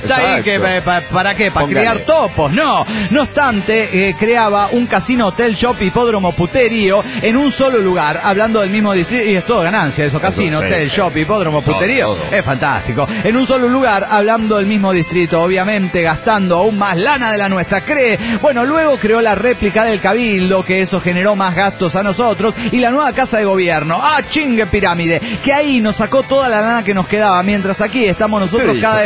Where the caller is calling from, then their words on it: Morelia, Michoacán, Mexico; de Morelia, Michoacán, México.